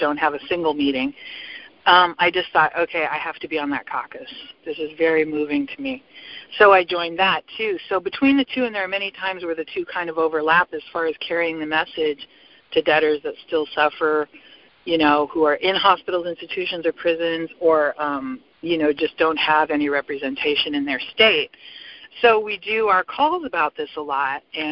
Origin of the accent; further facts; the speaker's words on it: Los Angeles, California, United States; I'm a debtor from Los Angeles, California, and very, very grateful to be on this call.